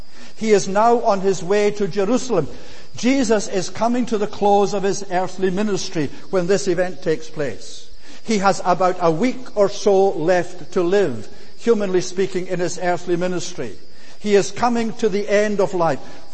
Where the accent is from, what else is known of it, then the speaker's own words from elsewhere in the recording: Scotland, United Kingdom; In the village where I grew up in the Highlands of Scotland, the man who lived next door to us couldn't read.